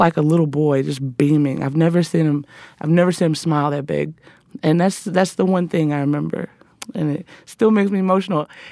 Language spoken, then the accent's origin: English; the South, United States; My parents really protected me because they didn't want me walking, especially growing up in the South